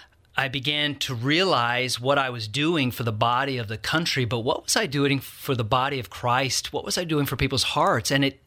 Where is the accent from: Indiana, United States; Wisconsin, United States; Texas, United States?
Texas, United States; El Paso; Well, I grew up in El Paso, Texas, went to Baylor University and got my master's in the UT system.